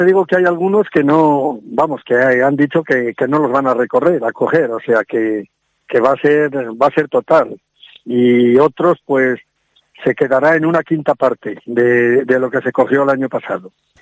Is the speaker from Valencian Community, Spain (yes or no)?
no; Zamora, Castile and León, Spain; mayoritariamente somos de aquí, de Zamora.